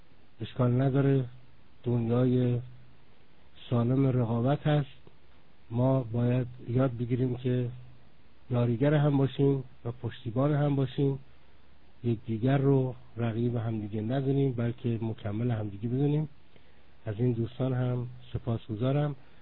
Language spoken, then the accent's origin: Persian; Iran; ما ایرانی هستیم، ایرانی این جهانی، لذا جهانی هستیم.